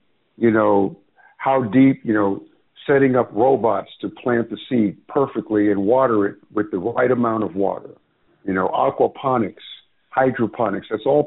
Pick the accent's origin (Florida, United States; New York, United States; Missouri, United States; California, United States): California, United States; I grew up in Silicon Valley.